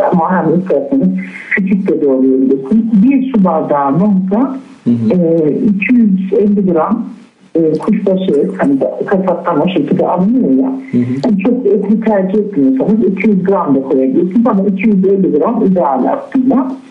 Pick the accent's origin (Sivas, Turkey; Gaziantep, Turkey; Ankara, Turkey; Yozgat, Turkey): Gaziantep, Turkey; Ben 55 yaşındayım. Gaziantep'liyim.